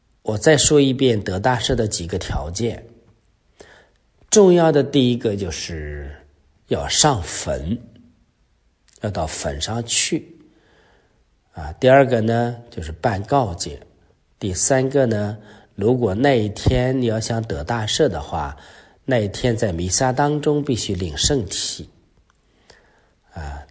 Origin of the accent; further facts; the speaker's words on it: China; 作为一个中国人